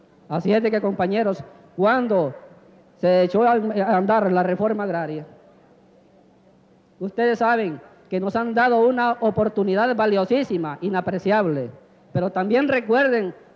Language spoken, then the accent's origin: Spanish; El Salvador; nosotros, como buenos salvadoreños, con ese espíritu que nos caracteriza de emprendedores